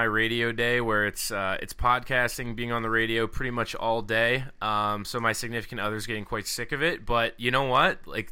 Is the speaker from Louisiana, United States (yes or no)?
no; Pittsburgh, Pennsylvania, United States; I'm from Pittsburgh, so we don't have an NBA team